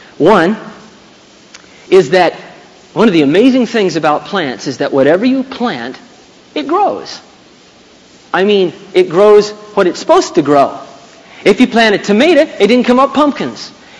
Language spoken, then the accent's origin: English; Iowa, United States; Now, I'm from Iowa primarily, and there's nothing that beats Iowa corn.